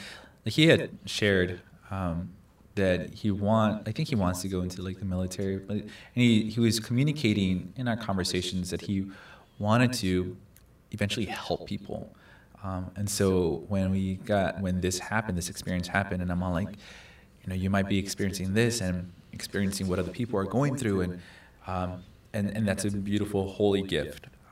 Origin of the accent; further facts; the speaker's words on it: Los Angeles, California, United States; My diocese, when I grew up in Los Angeles, our confirmation program was in high school.